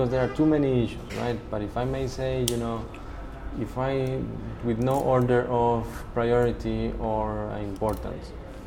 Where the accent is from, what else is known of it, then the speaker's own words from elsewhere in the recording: Costa Rica; also born or lived in United States / United Kingdom; I used to work with UNDP in my home country in Costa Rica from 1995 to 1999